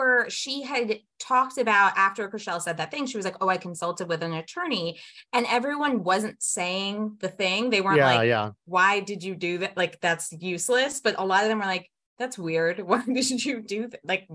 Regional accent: Maryland, United States; I grew up in Maryland and I used to work at this hair salon

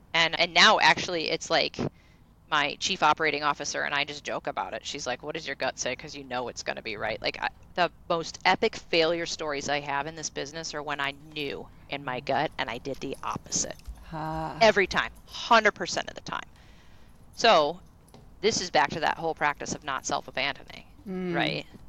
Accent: Midwest, United States; I grew up in the Midwest.

